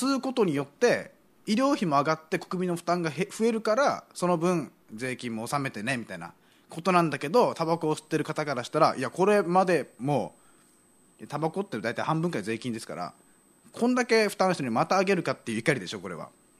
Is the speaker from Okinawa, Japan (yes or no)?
yes; Urasoe, Okinawa, Japan; 浦添市はパイプライン通りで生まれ育った僕ら、閉鎖的な環境でシャイな環境で生まれ育った僕らなので、